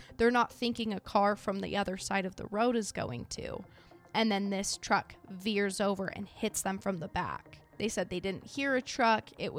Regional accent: Idaho, United States; You guys know I'm from Idaho. You've been in Idaho.

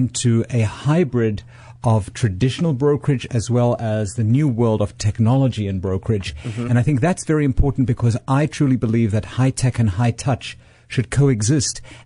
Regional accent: Cape Town, Western Cape, South Africa; moved away as an adult; now in United States; I grew up in Cape Town, South Africa.

